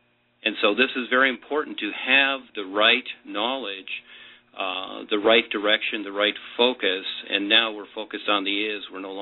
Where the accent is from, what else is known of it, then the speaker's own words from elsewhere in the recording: Saint Paul, Minnesota, United States; born there; I was born in St. Paul, Minnesota, which is where there are a lot of Germans.